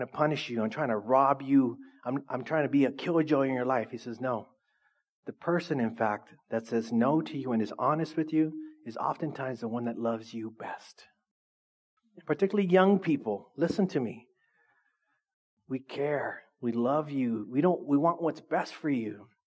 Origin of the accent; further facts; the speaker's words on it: Orange Cove, California, United States; I grew up in Orange Cove.